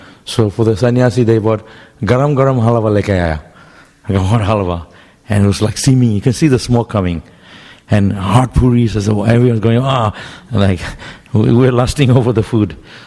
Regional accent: West Bengal, India; I grew up in Bengal, and I always wanted to go to the temple because they give prasad.

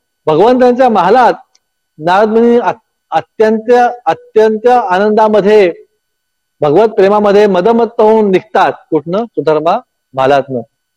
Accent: Tarapur, Maharashtra, India; मी जिथे माझं गाव आहे तारापूर म्हणून, ते तारापूर गाव

